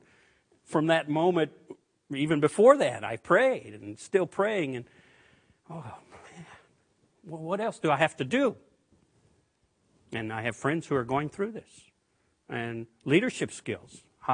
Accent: Louisiana, United States; also born or lived in Seattle; And I'm from Louisiana. And so for 48 years, I had been disappointed. And for 6 years, I lived in the Seattle area.

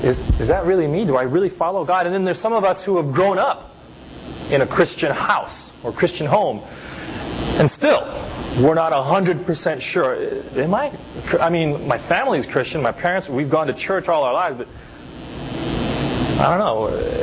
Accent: Los Angeles, California, United States; I grew up in Los Angeles, and not the best part of town

